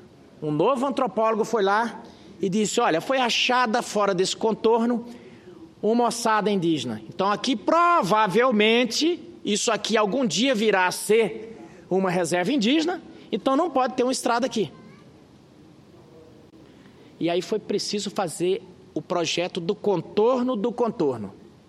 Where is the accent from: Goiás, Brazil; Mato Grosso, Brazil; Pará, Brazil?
Mato Grosso, Brazil; eu sou lá do Mato Grosso e estou começando ainda.